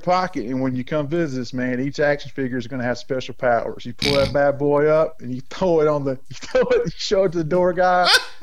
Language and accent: English; Nashville, Tennessee, United States; now in Bowling Green, United States; I'm from the Nashville area, but I'm glad to call Bowling Green home.